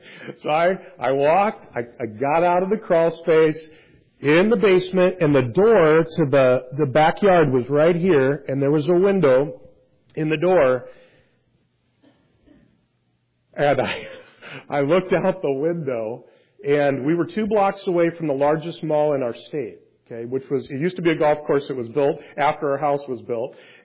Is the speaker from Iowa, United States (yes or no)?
yes; Iowa, United States; I grew up in Iowa, and we had a tri-level house, which means it's two-story, but then there's another story here.